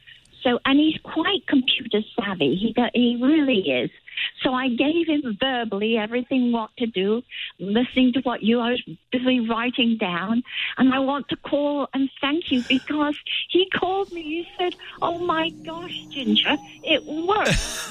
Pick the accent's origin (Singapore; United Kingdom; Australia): United Kingdom; England; now in Connecticut, United States; as you can hear, I'm born and raised in England, but I am an American citizen and love it here.